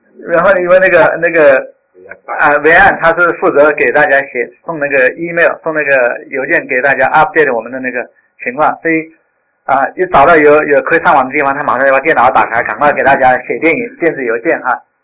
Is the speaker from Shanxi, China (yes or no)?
no; Hubei, China; 像包括像我们湖北，那地方都是比较偏远